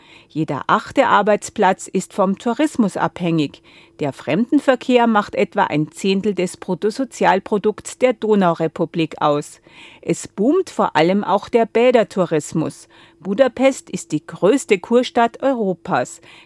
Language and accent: German; Brussels, Brussels-Capital Region, Belgium; Und es ist preiswerter als in Brüssel, wo ich herkomme.